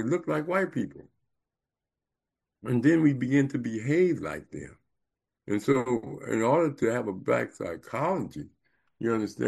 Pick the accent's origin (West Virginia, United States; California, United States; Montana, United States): California, United States; Compton; Growing up in Watson, Compton was a blessing to me because, you know, I was just straight black all the way through my life